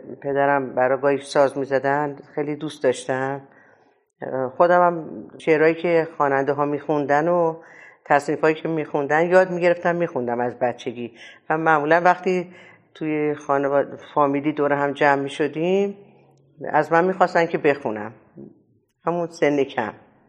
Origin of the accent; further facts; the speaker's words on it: Tehran, Tehran Province, Iran; born there; من 6 بهمن 1326 در تهران در یه خانواده فرهنگی و هنری در واقع به دنیا اومدم.